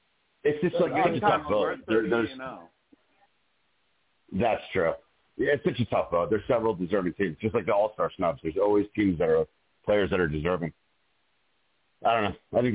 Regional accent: Canada; And I'm from Canada. I'm a UConn fan

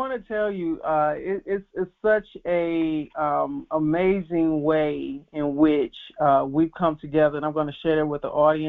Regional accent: Chicago, Illinois, United States; you guys know I'm from Chicago, so the house heads can appreciate that, right?

